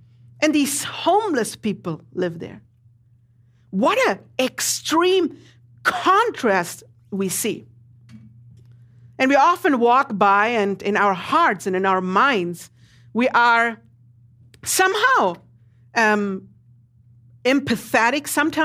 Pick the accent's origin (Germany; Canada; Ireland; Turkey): Germany; now in Los Angeles, United States; I'm from Germany, born and raised.